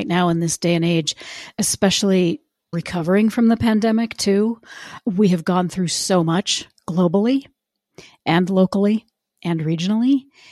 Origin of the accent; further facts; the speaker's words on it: New Mexico, United States; We saw in my hometown here in New Mexico, we saw a pizza joint